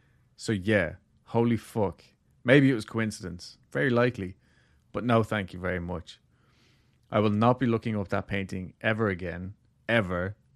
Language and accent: English; Texas, United States; I'm originally from North Texas, but now live in South California.